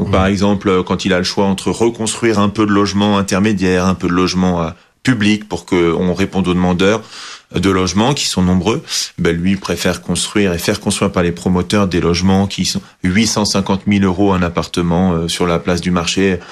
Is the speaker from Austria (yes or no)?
no; Champigny-sur-Marne, Île-de-France, France; Je suis né à Champigny, voilà, j'ai 46 ans et j'ai jamais voulu partir de ma ville, c'est ma ville. J'y ai ma famille, mes amis.